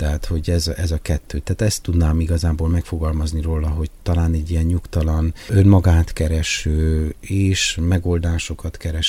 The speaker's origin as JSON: {"language": "Hungarian", "town": "Kisbacon", "region": "Covasna", "country": "Romania", "said": "Érdekes ez a dolog, hogy ez a pici falu Kisbacon, ahonnan én származom"}